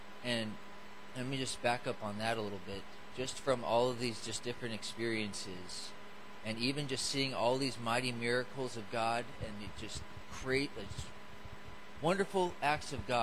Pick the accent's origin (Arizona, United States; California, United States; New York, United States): Arizona, United States; Tucson; now in Winfield, United States; But I'm from Winfield, I live in Winfield, Kansas. I'm born and raised in Tucson, Arizona